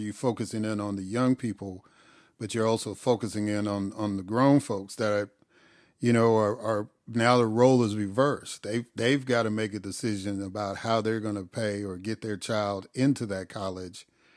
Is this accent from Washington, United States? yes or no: no; Chicago, Illinois, United States; Growing up in Chicago, there was this Ada McKinley program.